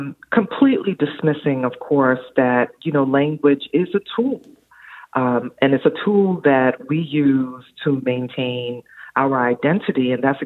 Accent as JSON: {"language": "English", "town": "Brooklyn", "region": "New York", "country": "United States", "tie": "born or raised there", "said": "So I was born and raised in Brooklyn. I read a lot as a child, but I'd never read a book written by a Black person, written about Black people."}